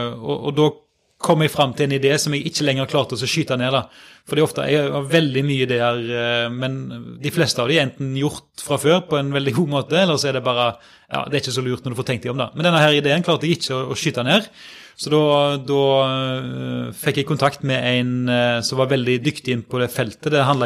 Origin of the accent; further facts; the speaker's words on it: Karmøy, Rogaland, Norway; moved away as an adult; now in Trondheim, Norway; Jeg kommer nå fra Karmøy, det alltid kjekt å få med I begynnelsen, men har jo etter hvert levt, ja, hvor mange år ble det? Jeg var 13 I Trondheim